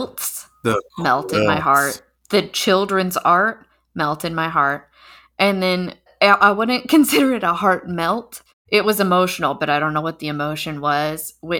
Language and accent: English; California, United States; And being a Californian, I thought I need Mexican food because that's just a thought I have always.